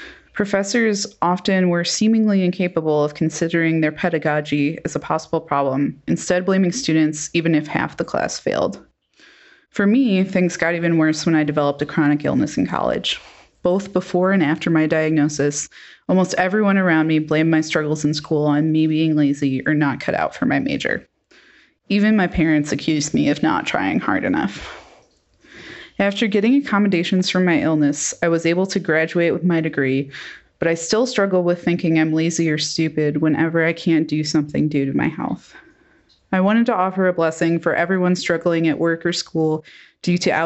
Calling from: North Carolina, United States; from North Carolina

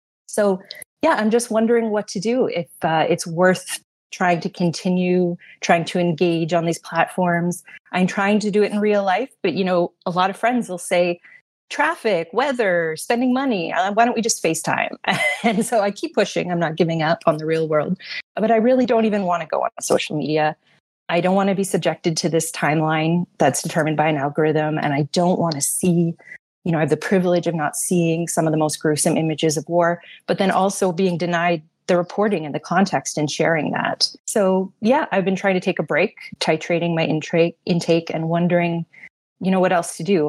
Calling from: Toronto, Ontario, Canada; I'm joining you from Toronto today.

